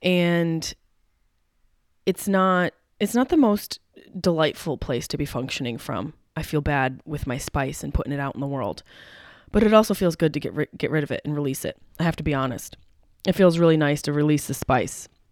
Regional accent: East Coast, United States; And I'm from this area. I'm from the East Coast. I grew up with nor'easters.

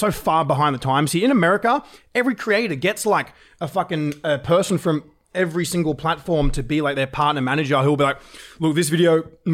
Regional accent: Australia; out of everywhere I've lived, I've done a year or two in the UK. I've spent nearly all year in America, and I've done trips everywhere. And I don't know if it's just because we're from Australia

